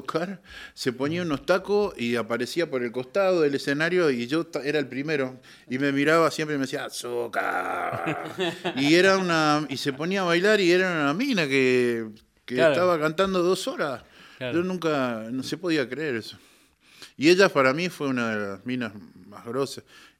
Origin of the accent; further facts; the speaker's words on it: Montevideo, Uruguay; Mi barrio donde yo me crié, en el cerro, en Montevideo, yo, por ejemplo, mi casa está en Cuba, entre Austria y China.